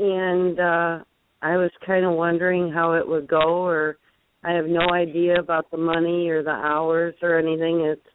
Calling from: Michigan, United States; I'm in Michigan.

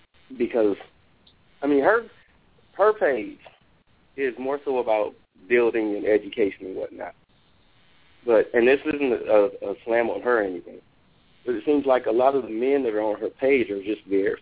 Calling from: Plymouth, Ohio, United States; From Plymouth, Ohio.

